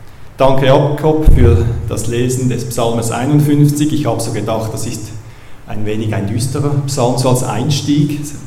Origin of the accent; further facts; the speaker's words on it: Zurich, Switzerland; accent: Zurich German; German is a second language; Ich selber bin kein Berner, bei mir ist es dann Zürichdeutsch.